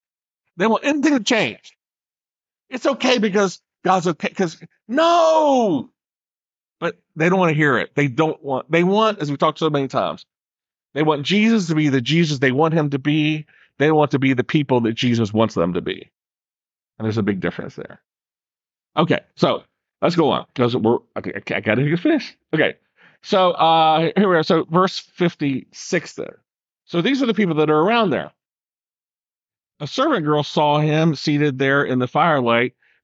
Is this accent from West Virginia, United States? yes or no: yes; West Virginia, United States; I'm from West Virginia, but she's from Indiana. But I've always talked funny.